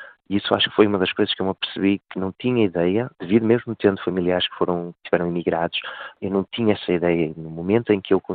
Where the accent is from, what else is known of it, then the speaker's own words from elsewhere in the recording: Portugal; sou português